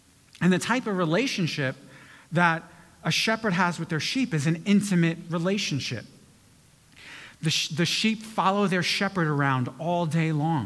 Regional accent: New York, United States; and I'm born and raised in New York, so I'm preaching to myself with that.

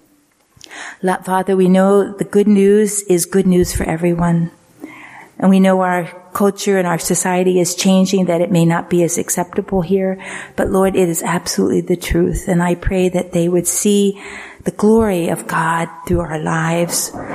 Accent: United States; well, yeah, I'm Christian because I'm American

